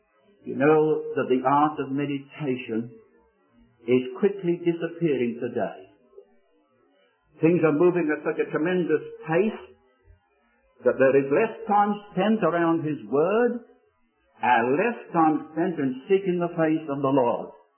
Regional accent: England, United Kingdom; of the first things we do after a sea voyage, of course, is to make ourselves a nice cup of tea, being English.

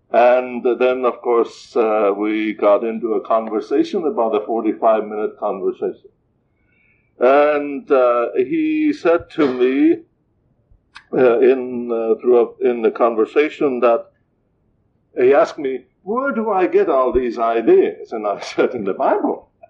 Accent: Estonia; moved away; we had a privilege of visiting my home country, Estonia, last year, after 46 years of absence

